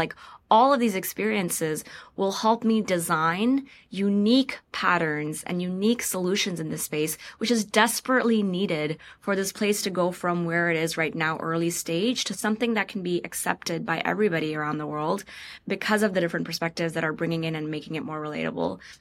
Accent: Pakistan; And I'm from Pakistan. I grew up there.

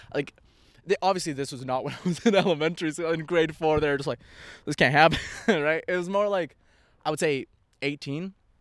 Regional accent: Argentina; born there; English is a second language; I'm white. Like, yeah, I'm Latin American, but my ancestors are European. I was born in Argentina. My grandparents were born in Argentina.

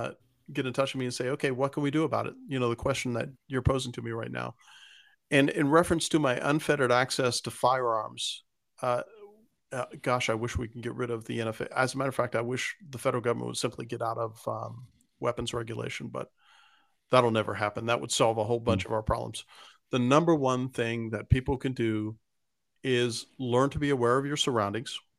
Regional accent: Miami, Florida, United States; I'm 8 years old. I'm wandering about. I was born and raised in Miami. So we're in Miami.

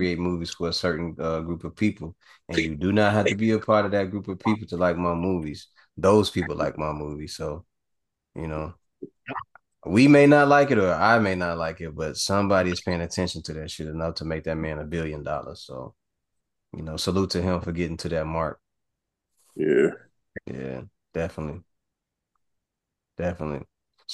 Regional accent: Chicago, Illinois, United States; I'm from Chicago, man.

